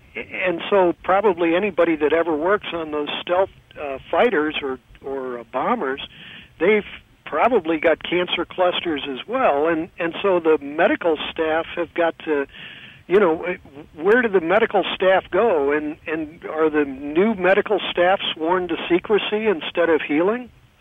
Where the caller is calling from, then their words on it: California, United States; I'm listening online from California.